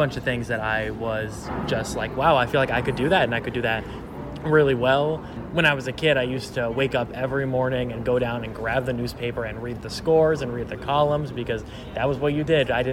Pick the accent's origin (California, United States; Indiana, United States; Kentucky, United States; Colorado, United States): Colorado, United States; I have lived in Colorado my entire life